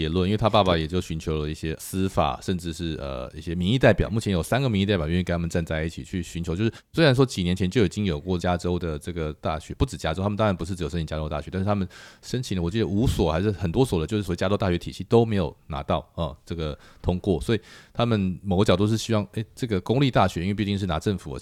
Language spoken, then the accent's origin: Chinese; Taiwan; now in United States; 我们身为台湾人不是说自己很差